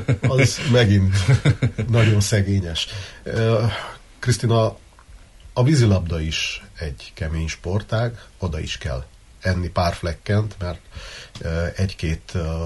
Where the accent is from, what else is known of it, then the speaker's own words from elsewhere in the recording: Târgu Mureș, Mureș County, Romania; mint marosvásárhelyi